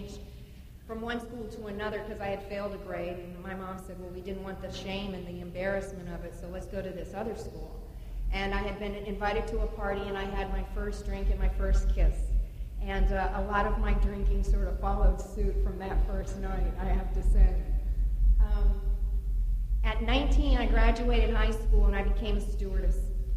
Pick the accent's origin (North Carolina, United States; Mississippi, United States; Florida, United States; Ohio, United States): Florida, United States; Miami; also born or lived in Montreal, Canada; I was born in Montreal. I grew up in Miami. An only child of a rowdy Irish mother and a fun-loving French-Canadian father